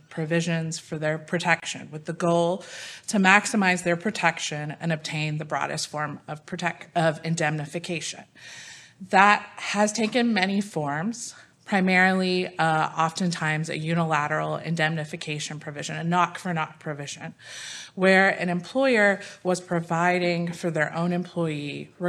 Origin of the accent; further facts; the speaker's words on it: Midland, Texas, United States; I'm from Midland, Texas, and I practice at Cotton Bledsoe.